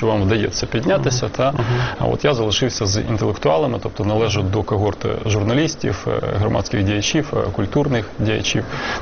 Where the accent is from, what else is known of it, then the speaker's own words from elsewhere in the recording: Kyiv, Ukraine; серед яких я, як корінний киянин, от живу.